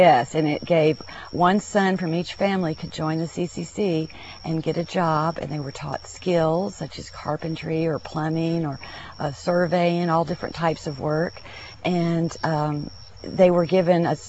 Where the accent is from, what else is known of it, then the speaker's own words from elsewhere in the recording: Texas, United States; I grew up in South Texas and went camping a lot with my parents and my brothers, and we fell in love with Garner State Park